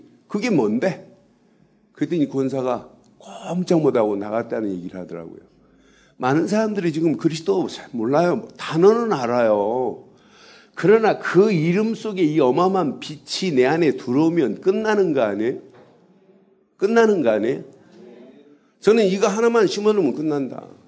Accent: South Korea; 난 한국에서 온 목사입니다.

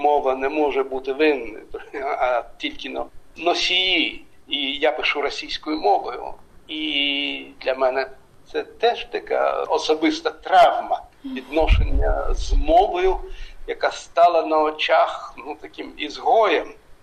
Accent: Chernivtsi, Chernivtsi Oblast, Ukraine; Україна, Чернівці моя мала батьківщина

